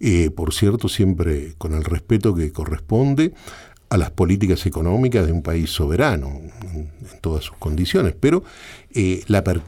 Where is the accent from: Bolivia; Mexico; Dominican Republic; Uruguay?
Uruguay; yo lo voté como parlamentario uruguayo